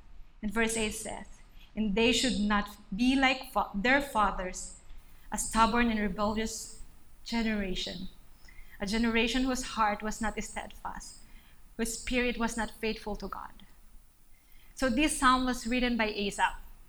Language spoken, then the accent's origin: English; Philippines; moved away as an adult; now in Taiwan; I'm a missionary from the Philippines. So I came to Taiwan 5 years ago to just help our church reach more students